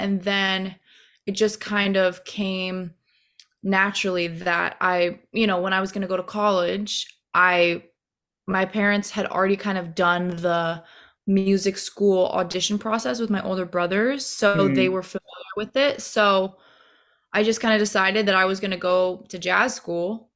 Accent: Seattle, Washington, United States; So growing up in Seattle was definitely very, it was a special childhood. You know, it's so amazing and lush and green up there.

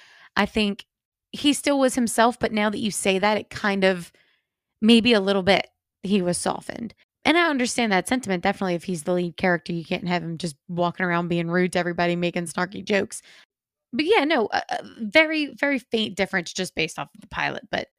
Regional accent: Louisiana, United States; I say I'm from Louisiana, they're all like, oh, Mardi Gras.

